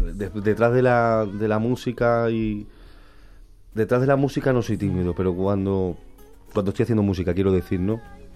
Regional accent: Madrid, Community of Madrid, Spain; also born or lived in Granada; Porque yo soy madrileño, pero me siento muy granaíno.

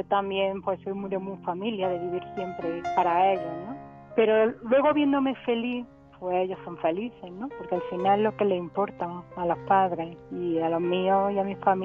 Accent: Granada, Andalusia, Spain; moved away as an adult; now in Madrid, Spain; Yo soy de Granada y he estado siempre en Granada, y ahora desde hace pues ya 5 años casi me trasladaron aquí a Madrid.

